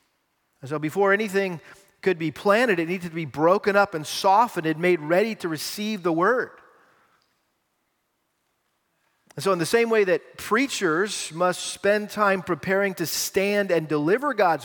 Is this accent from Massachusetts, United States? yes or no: yes; Massachusetts, United States; I grew up in Massachusetts and we had a huge garden.